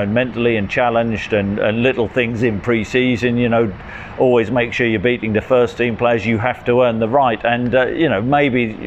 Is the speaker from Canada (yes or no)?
no; Nottingham, East Midlands, United Kingdom; born there; I was born in Nottingham.